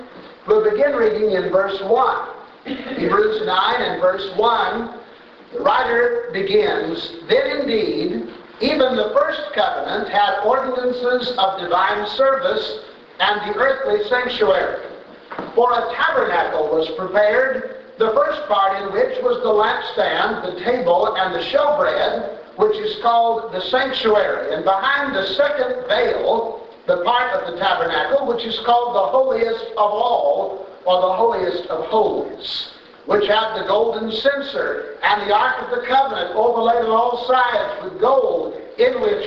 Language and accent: English; Tulsa, Oklahoma, United States; I remember hearing preachers talk about this when I was a little boy growing up in Tulsa, and they would come through town and hold us meetings